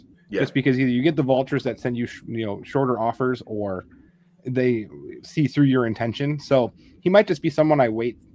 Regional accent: Wisconsin, United States; So I'm from Wisconsin. I'm actually a Packers fan

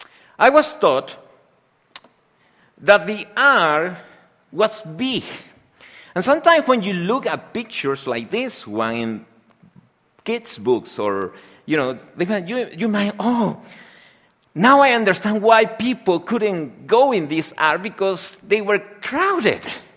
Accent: Peru; English is a second language; But there are people here that I have the opportunity to talk with, that I say to them, I'm from Peru, and they say, where is Peru?

